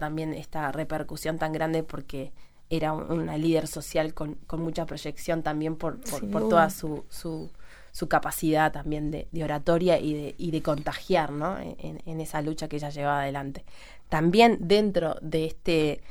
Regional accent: Uruguay; capaz que como uruguaya y teniendo otro sistema, ¿no?

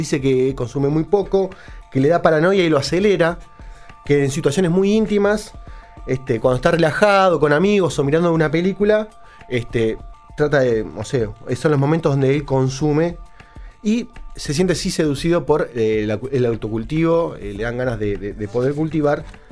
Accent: Uruguay; Es una pregunta que como uruguaya no podemos escapar.

